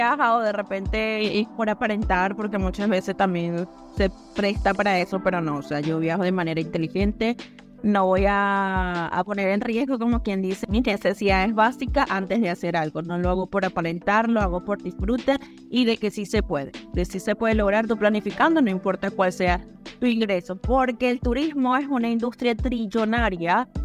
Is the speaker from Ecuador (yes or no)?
no; Venezuela; Soy de Venezuela y trabajé en la primera industria de Venezuela.